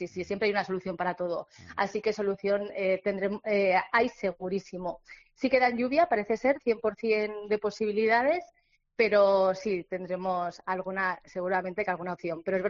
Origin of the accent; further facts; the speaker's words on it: Pamplona, Navarre, Spain; Nosotros que somos de Pamplona, para nosotros es lo máximo poder estar en ese balcón